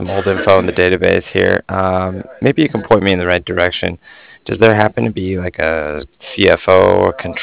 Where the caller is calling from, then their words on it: Cardiff, Wales, United Kingdom; I was calling from Cardiff